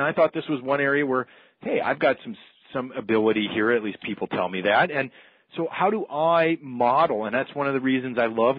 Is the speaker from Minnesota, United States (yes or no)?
yes; Minnesota, United States; where I grew up in Minnesota, it would probably be called a mountain, right?